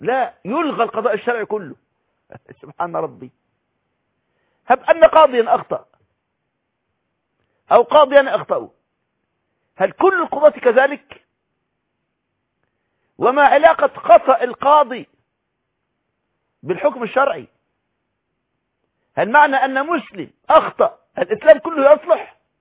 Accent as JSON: {"language": "Arabic", "country": "Egypt", "said": "كان عندنا في مصر محاكم شرعية من أيام الخلافة استمرت حتى الستينيات"}